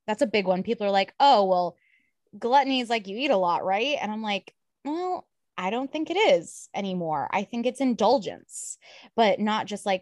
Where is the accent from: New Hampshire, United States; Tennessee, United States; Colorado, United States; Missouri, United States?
New Hampshire, United States; Merrimack; I grew up in Merrimack, New Hampshire, doing theater from the time I was 5, and I was very passionate about it.